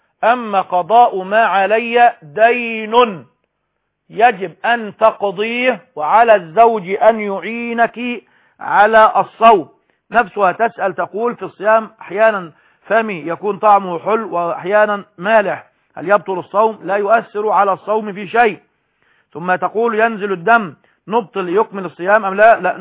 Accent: Egypt; مطبق عندنا في مصر وفي الجزائر وفي سوريا وفي غيرها

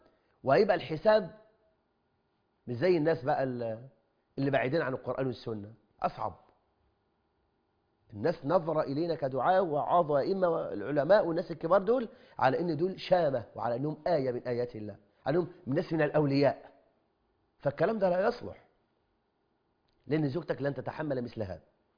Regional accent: Egypt; عندنا في مصر

